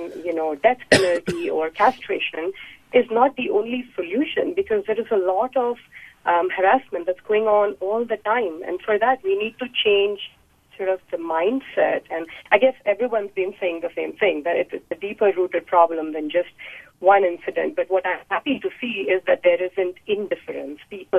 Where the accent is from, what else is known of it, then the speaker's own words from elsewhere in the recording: Delhi, India; I grew up in Delhi. I was there for 21 years